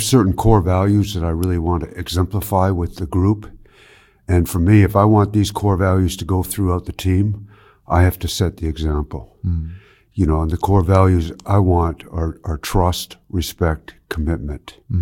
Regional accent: Penticton, British Columbia, Canada; now in Finland; Yeah, I grew up in Canada in a place called Penticton, BC, in the Okanagan Valley. Very much like Western Austria type thing, with the mountains, close to the Rocky Mountains.

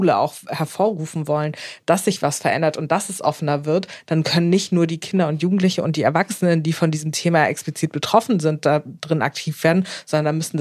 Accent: Baden-Württemberg, Germany; Ich bin in Baden-Württemberg groß geworden

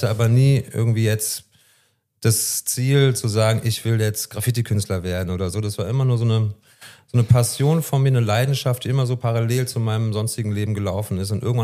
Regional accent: Frankfurt, Hesse, Germany; Und hier in Frankfurt, ich bin in Frankfurt groß geworden

